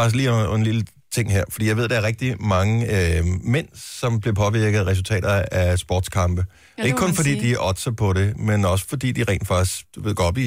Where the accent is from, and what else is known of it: Silkeborg, Central Denmark Region, Denmark